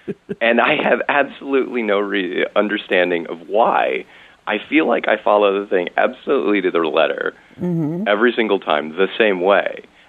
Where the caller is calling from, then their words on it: Los Angeles, California, United States; Los Angeles, California.